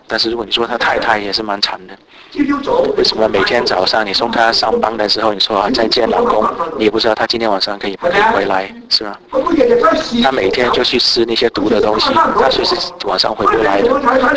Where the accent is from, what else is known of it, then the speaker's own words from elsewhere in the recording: Guangdong, China; 广东话，我们广东人我们有说